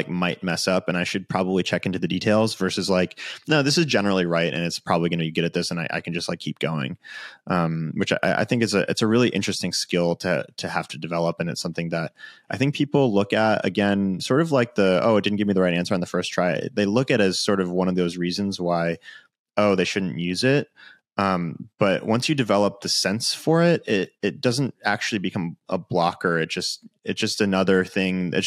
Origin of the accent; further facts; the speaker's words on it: United States; I'm from the U.S.